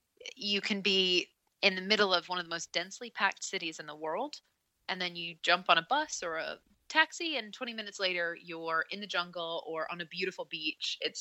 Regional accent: Northport, New York, United States; I grew up in a small town on Long Island in New York. It's called Northport. And, you know, it's like a one-stop sign town by the water, and it's just a cute little town.

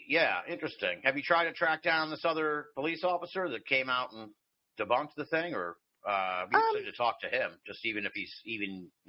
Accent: Boston, Massachusetts, United States; I'm from New England, Boston.

